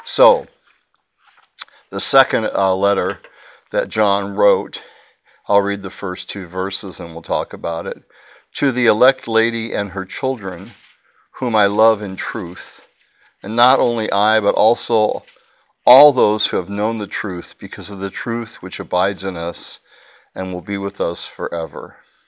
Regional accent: Portland, Oregon, United States; When I grew up in Portland, it was people complained about the rain

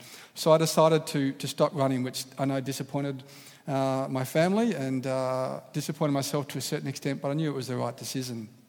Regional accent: Victoria, Australia; we actually moved from North Borwon up to Mount Evelyn. I grew up in North Borwon and went to Borwon High School.

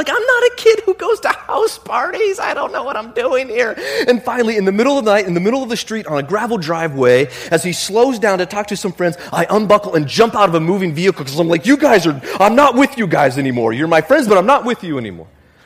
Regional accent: Homer, Alaska, United States; Because in my hometown, when the police pull kids over for minor possession, minor in consumption, do you know what they do? They print their names in the weekly newspaper. In the back of the Homer News

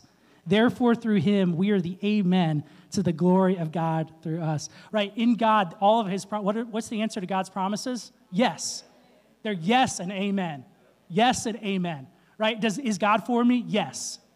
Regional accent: Florida, United States; And I grew up in Florida. I was born in Florida, and I spent more time in the first few years of my life in the water than on land

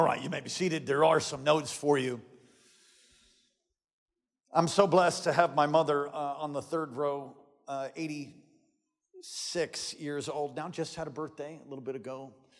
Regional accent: New York, United States; We grew up in Long Island, New York, and we would go into Manhattan for different occasions.

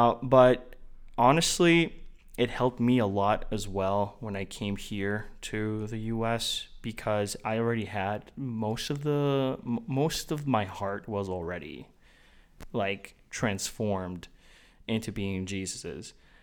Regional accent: Dominican Republic; so we grew up Catholic in the Dominican Republic. The Dominican Republic is one of the most devoted countries when it comes to, like, Catholicism.

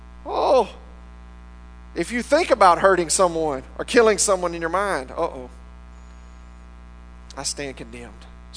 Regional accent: Texas, United States; If you work hard, and we like this because we're Texan. Just put your boots on, pull them up real tight, and work hard.

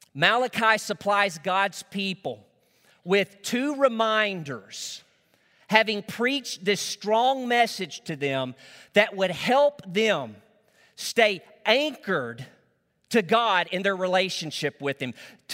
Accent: Arkansas, United States; There were many privileges that I had as a young man growing up in Northeast Arkansas in the country.

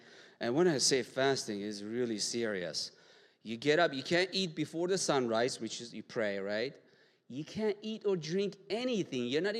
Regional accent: Iran; I grew up in Iran.

